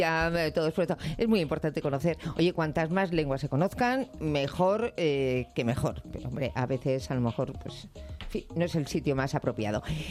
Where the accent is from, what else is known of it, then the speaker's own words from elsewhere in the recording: Basque Country, Spain; Yo soy vasca